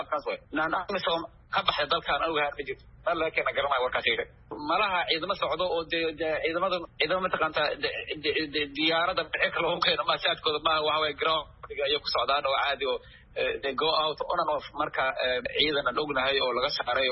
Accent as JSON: {"language": "Somali", "region": "Somali Region", "country": "Ethiopia", "said": "anigu waxaan ka soo jeedaa Soomaalida Itoobiya ka soo jeedaa"}